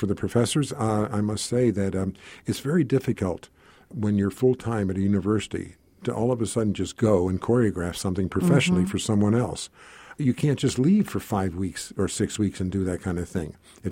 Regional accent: Northeast, United States; Well, from all over the Northeast.

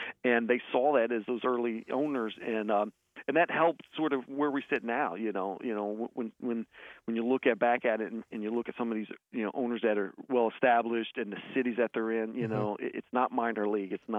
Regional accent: Columbus, Ohio, United States; I was born in Columbus. I grew up in German Village

